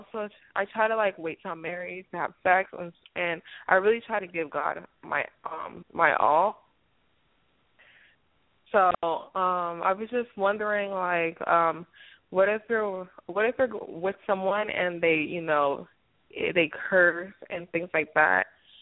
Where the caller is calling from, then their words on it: Florida, United States; I'm calling from Florida.